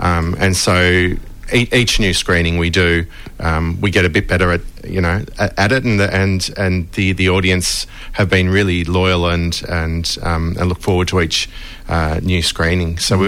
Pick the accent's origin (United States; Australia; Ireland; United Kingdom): Australia; Melbourne, Victoria; I grew up in Melbourne.